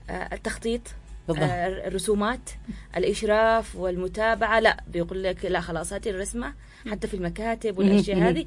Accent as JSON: {"language": "Arabic", "country": "Yemen"}